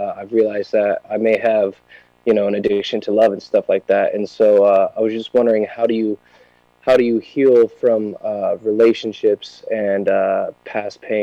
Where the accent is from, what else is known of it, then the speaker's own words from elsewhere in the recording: Denver, Colorado, United States; I'm from Denver, Colorado.